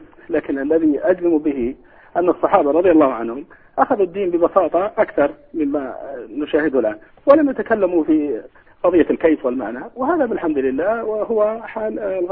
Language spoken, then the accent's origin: Arabic; Saudi Arabia; مشكلة عندنا في السعودية الآن اسمها مشكلة الإرهاب